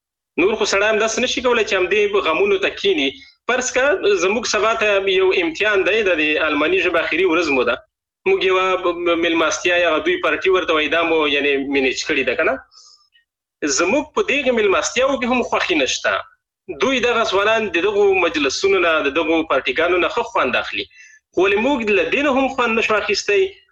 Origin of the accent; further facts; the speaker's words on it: Afghanistan; now in Germany; زه په المان کې هم زه یو مهاجر یم، زه یو مزدور یم فردای، نو زما به څه خوښی وي په پردي هېواد کې. زه د خپلې د مور د غېږې څخه جلا یم. زه د په لویه کې د افغانستان